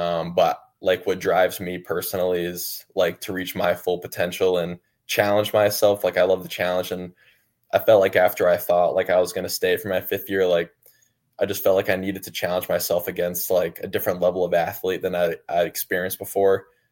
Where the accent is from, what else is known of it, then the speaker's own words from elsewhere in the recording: Connecticut, United States; Connecticut is not the best. I mean, yeah, I'm not going to knock that. But, I mean, we got some hoopers